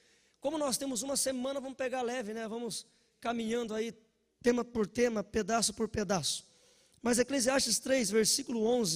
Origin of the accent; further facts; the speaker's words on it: Paraná, Brazil; also born or lived in Curitiba; now in Tatuí, Brazil; Eu sou paranaense, e eu não sei se vocês já perceberam